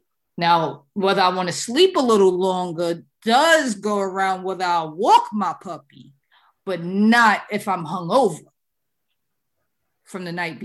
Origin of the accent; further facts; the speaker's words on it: New York, United States; I'm from New York. I talk like this.